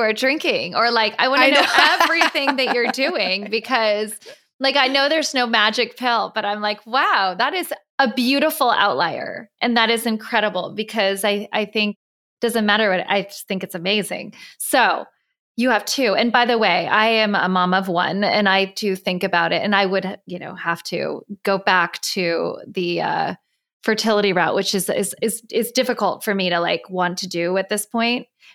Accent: Laguna Beach, California, United States; also born or lived in San Diego; I grew up in Laguna Beach.

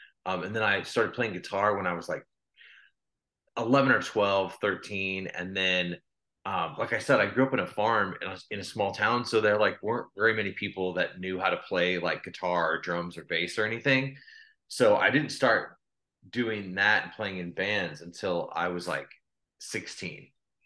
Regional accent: Illinois, United States; now in St. Louis, United States; So I'm in St. Louis, Missouri, and I grew up in Illinois about an hour away from here. I actually grew up on a farm, and then I moved to the city as soon as I was old enough to move, because I grew up in a really small town

